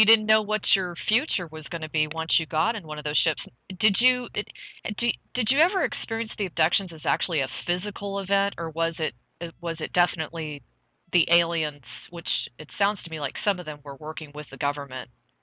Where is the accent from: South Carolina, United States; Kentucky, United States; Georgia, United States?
Georgia, United States; accent: Southern; also born or lived in North Carolina; because I grew up in Georgia. I grew up in North Carolina because they both had bases there. And I had a very strong Southern accent